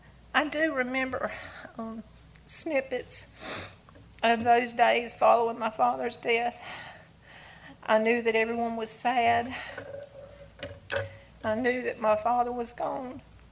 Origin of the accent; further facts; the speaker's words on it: Waycross, Georgia, United States; also born or lived in Macon / Savannah; He led me back here to Waycross, my hometown, after 30 years of living in Macon and Savannah area.